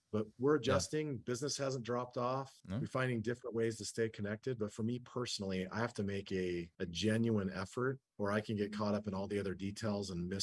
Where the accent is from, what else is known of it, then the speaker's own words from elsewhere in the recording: Salt Lake City, Utah, United States; because I grew up in Salt Lake